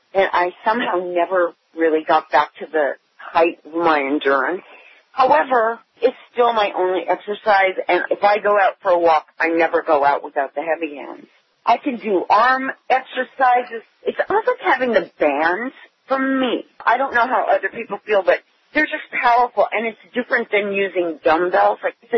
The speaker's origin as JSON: {"language": "English", "town": "Hollywood", "region": "California", "country": "United States", "tie": "born or raised there", "also_born_or_lived": "Germany / New York", "said": "And my parents are from Poland. They survived the Holocaust. I was born in Germany and lived in New York and grew up in Hollywood."}